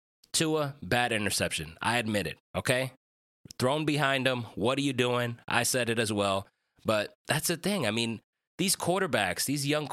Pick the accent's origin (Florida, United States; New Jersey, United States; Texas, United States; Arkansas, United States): New Jersey, United States; Those of you guys who don't know, I'm obviously from New Jersey, so I live in the area